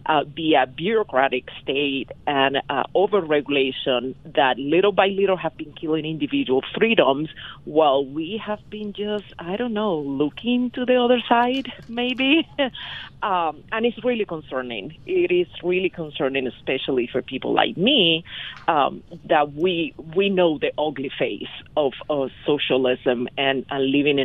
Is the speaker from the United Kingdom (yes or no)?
no; Cuba; moved away as an adult; I was born and raised in Castro's Cuba, left the socialist plantation in 2001 as a young adult.